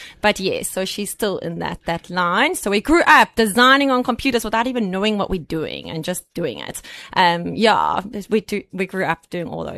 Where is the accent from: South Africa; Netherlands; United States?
South Africa; Durban, KwaZulu-Natal; I grew up in Durban. So, actually good old Queensborough.